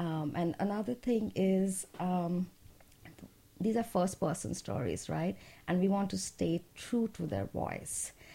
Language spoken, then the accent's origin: English; India; now in United States; Actually, it's funny because I'm from India.